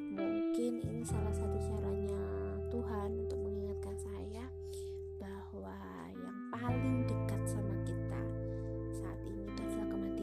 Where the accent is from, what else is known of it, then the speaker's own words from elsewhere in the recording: Pekalongan, Central Java, Indonesia; terus di kampung halaman saya di Pekalongan